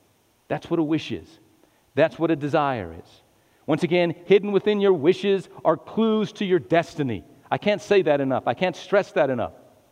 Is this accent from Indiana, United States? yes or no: no; Albuquerque, New Mexico, United States; also born or lived in Las Cruces, United States / Gallup, United States; I was born in New Mexico, Las Cruces, New Mexico. I lived in Gallup, New Mexico for a while. I was raised in Albuquerque.